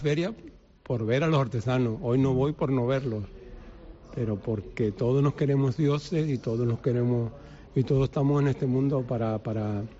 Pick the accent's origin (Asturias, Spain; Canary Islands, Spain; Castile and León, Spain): Canary Islands, Spain; Yo te digo, cuanto mayor me hago, más quiero a mi tierra.